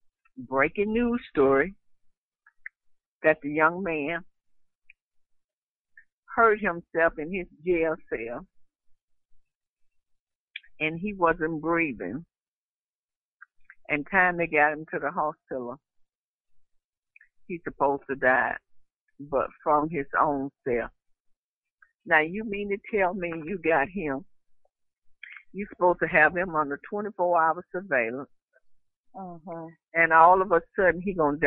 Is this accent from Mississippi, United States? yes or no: yes; Hattiesburg, Mississippi, United States; In my hometown, In Hattiesburg, Mississippi, it's like an hour and 15 minutes from me.